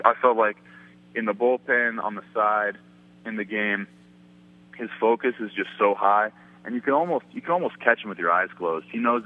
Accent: California, United States; You know, growing up in California, I loved the Dodgers.

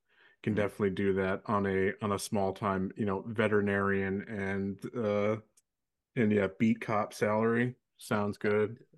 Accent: San Francisco, California, United States; he's a small town hick from Montana, and we're from San Francisco, you know.

